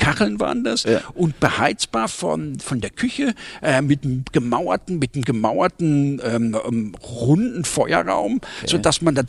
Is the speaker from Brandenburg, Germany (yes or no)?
no; Rhineland-Palatinate, Germany; ich komme eigentlich aus der Pfalz, in Süddeutschland